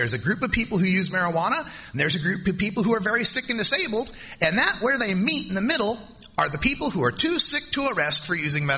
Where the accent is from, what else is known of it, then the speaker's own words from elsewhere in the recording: Idaho, United States; I'm from Idaho.